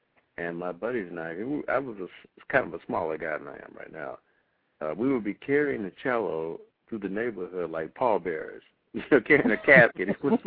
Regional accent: Detroit, Michigan, United States; Being in Detroit, growing up in Detroit, they had the Detroit Symphony, and it was predominantly orchestra that consisted of no African-Americans whatsoever.

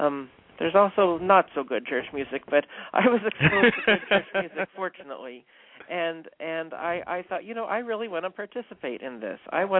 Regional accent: Richardson, Texas, United States; Well, I'm from the Dallas area. I'm from Richardson, actually.

